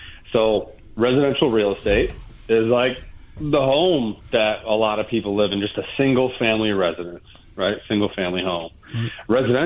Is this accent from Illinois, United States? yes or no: yes; Illinois, United States; born there; now in Bay Area, United States; No, man. I was actually born right outside the city of Chicago. So all my family's up there, but I reside